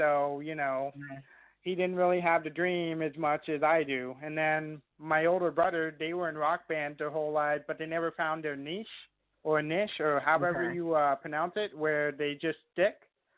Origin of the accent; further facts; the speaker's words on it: San Antonio, Texas, United States; I'm from San Antonio, so every year the grocery store, you know those reusable grocery bags that the grocery store sell? Well, here in Texas, we have this grocery store chain called HEB.